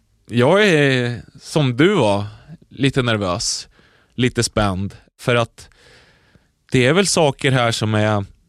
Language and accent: Swedish; Södertälje, Stockholm County, Sweden; Jag växte upp i Södertälje. Born and raised i Södertälje. Född 1993, 17 februari.